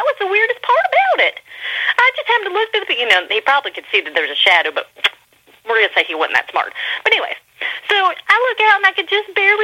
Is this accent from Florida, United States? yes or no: yes; Pensacola, Florida, United States; I'm not necessarily looking for, you know, anyone that's going to move out of Pensacola. I love my hometown, you know.